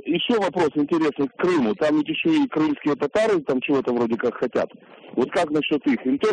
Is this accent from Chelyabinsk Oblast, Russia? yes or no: yes; Chelyabinsk, Chelyabinsk Oblast, Russia; born there; Хотя я родился в Челябинске и умру, наверное, тут.